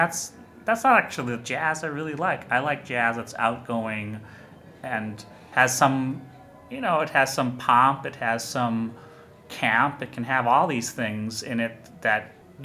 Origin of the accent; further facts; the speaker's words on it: Midwest, United States; The three of us knew each other sort of going way back. We're all from the Midwest.